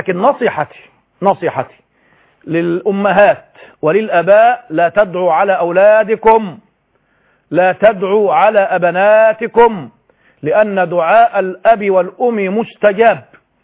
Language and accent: Arabic; Egypt; لكن المشكلة إن هذه الثقافة عندنا في مصر خاصة